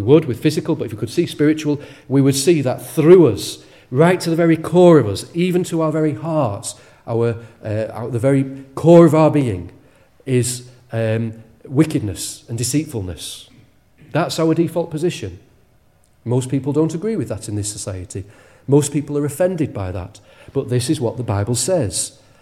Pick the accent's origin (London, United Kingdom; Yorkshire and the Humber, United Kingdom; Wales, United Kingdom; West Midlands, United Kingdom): Wales, United Kingdom; born there; because I was born in Wales, because I'm a Westerner